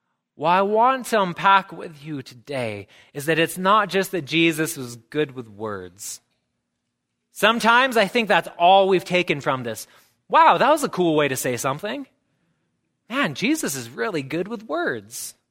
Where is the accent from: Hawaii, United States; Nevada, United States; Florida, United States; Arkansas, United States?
Nevada, United States; that as Nevadans, we sort of believe in being Nevadans, right?